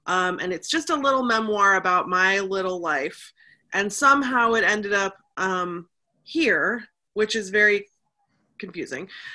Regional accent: Seattle, Washington, United States; I'm a Pacific Northwest native. I'm from Seattle. My parents are from Seattle. We all went to the same high school.

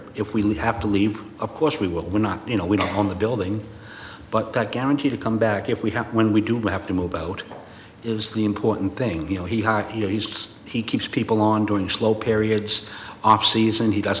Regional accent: Boston, Massachusetts, United States; moved away; I grew up in Boston, and to get in front of the mayor, you need to know somebody

